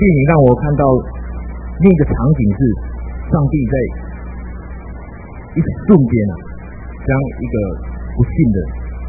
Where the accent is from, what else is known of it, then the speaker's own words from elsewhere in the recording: Taiwan; 我是一个土生土长的这个所谓台湾的台湾音